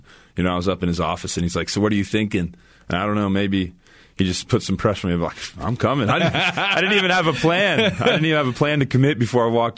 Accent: Green Bay, Wisconsin, United States; born there; I was born in Green Bay.

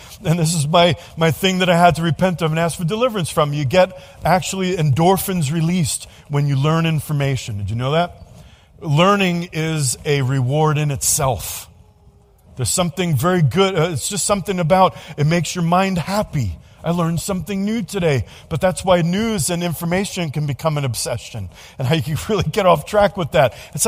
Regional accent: New York City, New York, United States; Now, I'm from New York City, and we don't sing in New York City on the streets like that.

